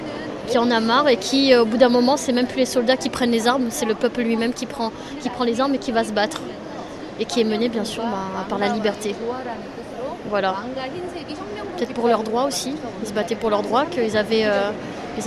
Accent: Réunion, France; moi, je viens de La Réunion, donc forcément, ça peut dire de rentrer chez moi le week-end.

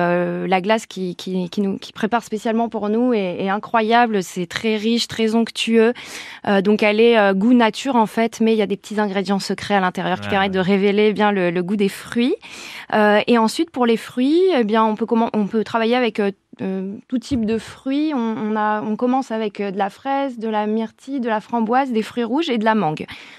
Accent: Provence-Alpes-Côte d'Azur, France; also born or lived in Haute-Savoie; now in Landes, France; Alors, moi, je suis originaire du Var.

